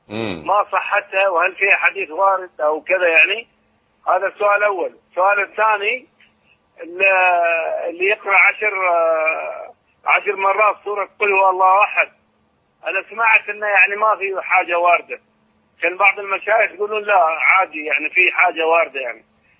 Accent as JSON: {"language": "Arabic", "town": "Al Ain", "region": "Abu Dhabi", "country": "United Arab Emirates", "said": "أنا من العين."}